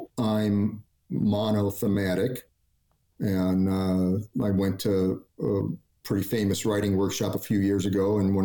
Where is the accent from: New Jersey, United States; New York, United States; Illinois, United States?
Illinois, United States; Staunton; born there; I was born in Staunton, which is about an hour from St. Louis.